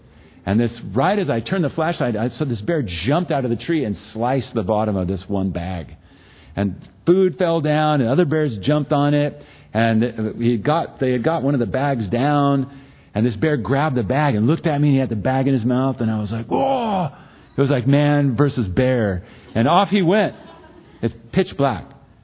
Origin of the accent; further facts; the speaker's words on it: California, United States; I'm from California. I don't live far from Yosemite, about a three-hour drive.